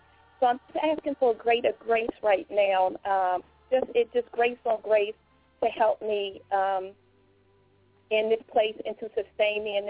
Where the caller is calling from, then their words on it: Washington, District of Columbia, United States; I'm calling from Washington, D.C.